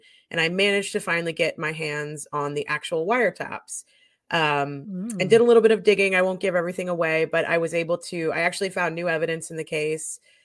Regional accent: New Hampshire, United States; I'm from New Hampshire. I was 15 when it happened. It was right down the road from me.

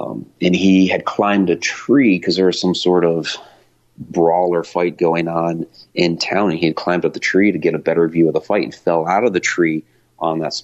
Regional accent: Ohio, United States; Yeah, absolutely. I'm originally from Ohio.

